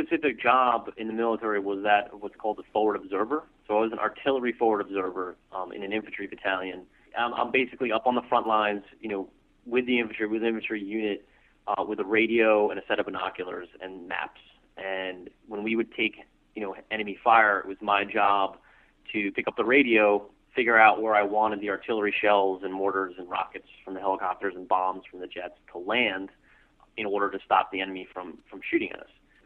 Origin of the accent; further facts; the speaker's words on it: New Jersey, United States; because I grew up in New Jersey, in the U.S., which is right next door to New York City.